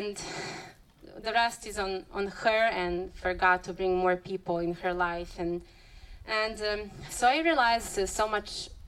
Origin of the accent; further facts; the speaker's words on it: Serbia; I grew up in Serbia, and I lived there for 31 years, and I was mostly surrounded with non-Christians